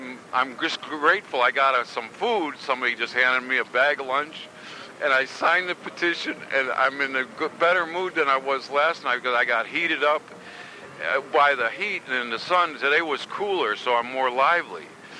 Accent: Chicago, Illinois, United States; now in Santa Cruz, United States; I've been in this town since 89. I'm from South Chicago. I'm 52 years old. I'm a white male.

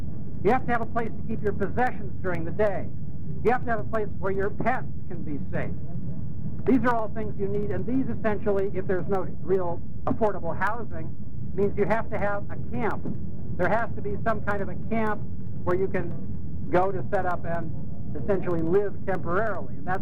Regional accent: Santa Cruz, California, United States; I'm from Santa Cruz

